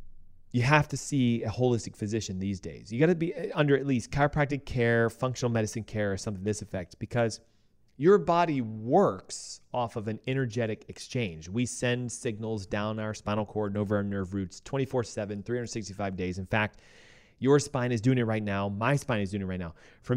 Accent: the South, United States; I'm a big boy. I'm from the South. I've got big bones.

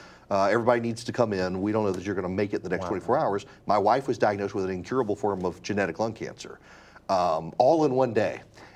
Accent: Louisiana, United States; also born or lived in Dubai; I grew up in Dubai and then so rural Louisiana.

